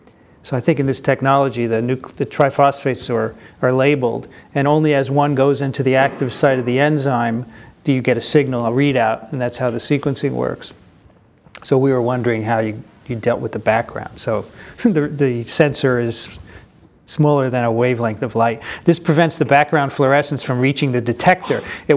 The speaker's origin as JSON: {"language": "English", "country": "Australia", "said": "Also, as an Australian, it is nice to hear us getting a mention quite often"}